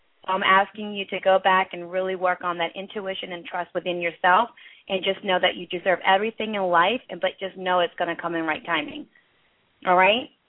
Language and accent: English; Philadelphia, Pennsylvania, United States; Yeah, I'm from Philly, so we used to go there every year.